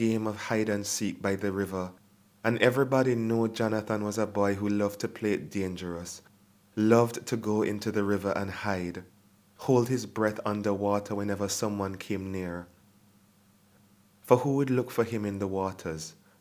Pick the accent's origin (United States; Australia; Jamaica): Jamaica; moved away as an adult; also born or lived in England; now in Scotland, United Kingdom; I grew up in Jamaica my whole life, until 3 years ago I moved to Scotland to teach, but before that I'd come to England, and I've moved all around the world